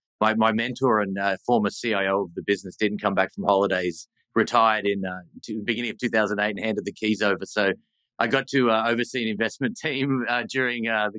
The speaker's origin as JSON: {"language": "English", "region": "New South Wales", "country": "Australia", "tie": "born or raised there", "said": "So I grew up in Sydney, about 45 minutes out of Sydney"}